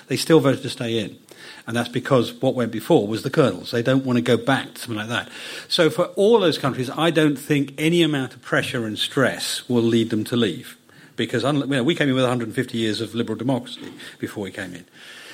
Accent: United Kingdom; I believe that being British is about is a whole series of quiet virtues.

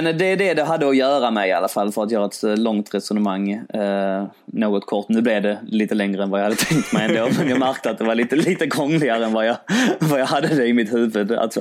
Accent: Sweden; born there; min pappa är från Polen, min pappa från Grekland, jag är född i Sverige

